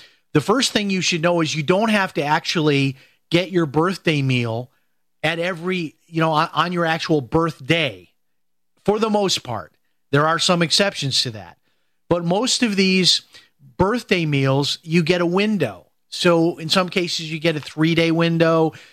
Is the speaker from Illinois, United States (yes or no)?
yes; Chicago, Illinois, United States; when I was growing up in Chicago, I was kind of known in my neighborhood for winning radio contests.